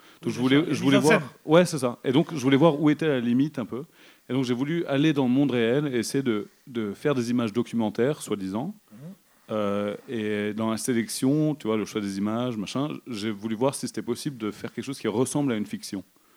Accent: London, United Kingdom; Moi, je suis né à Londres et j'ai une mère française, donc je suis franco-britannique.

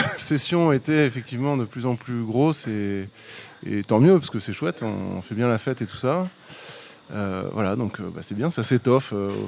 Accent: Montpellier, Occitanie, France; Moi, je suis de Montpellier.

